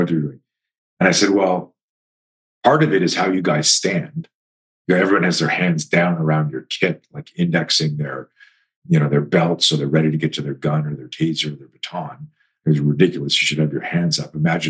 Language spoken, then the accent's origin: English; Canada; Like, I'm a Canadian